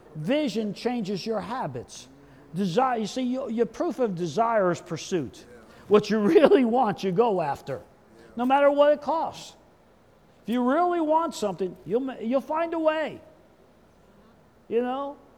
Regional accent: Oklahoma, United States; Come on. I'm from Oklahoma. It's almost as bad.

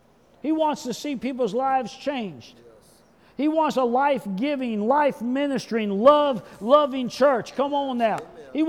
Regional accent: Oklahoma, United States; Come on. I'm from Oklahoma. It's almost as bad.

